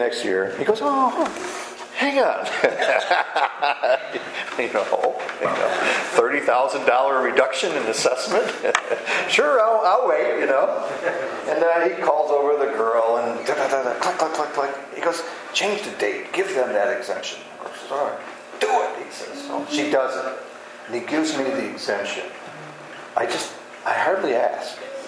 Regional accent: Scotland, United Kingdom; Maybe it's because I'm a Scotsman, but we're frugal.

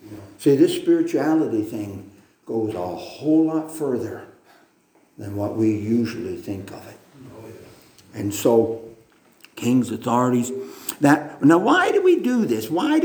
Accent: Pennsylvania, United States; I grew up in Pennsylvania, so I don't know the structure of New York.

